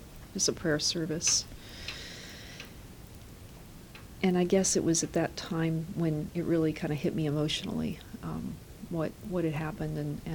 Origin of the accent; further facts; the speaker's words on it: United States; while I love my country and I'm very grateful to be here, I'm proud of being an American